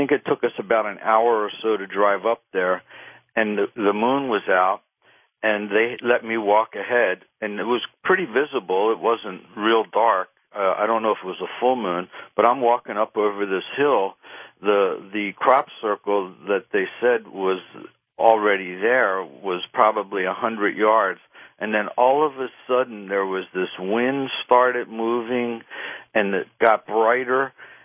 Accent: Philadelphia, Pennsylvania, United States; born there; I was born in Philadelphia, and every year I go back to visit my parents.

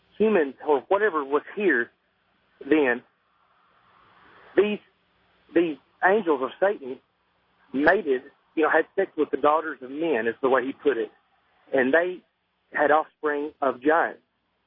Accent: Arkansas, United States; now in New Orleans, United States; I'm from Arkansas, and I'm working in New Orleans right now.

